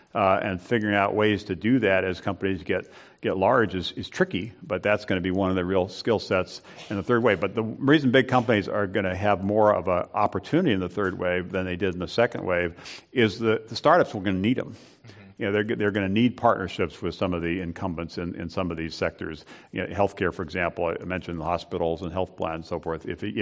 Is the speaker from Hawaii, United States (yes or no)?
yes; Hawaii, United States; Well, I'm from Hawaii, so So here's my take on this.